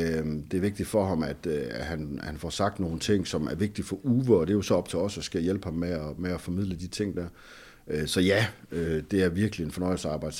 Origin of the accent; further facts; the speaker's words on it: North Denmark Region, Denmark; jeg kommer fra Vendsyssel.